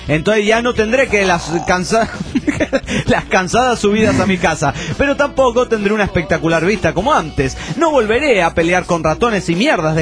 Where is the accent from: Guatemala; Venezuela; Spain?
Spain; Catalonia; born there; yo nací en Cataluña